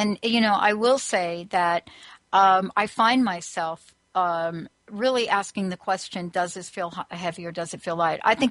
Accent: New Jersey, United States; he graduated from Rutgers, and I'm from New Jersey.

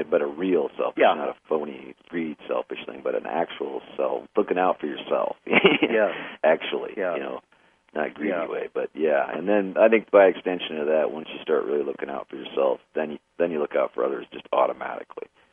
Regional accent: South Dakota, United States; I grew up in South Dakota where they're just poisoning the aquifer.

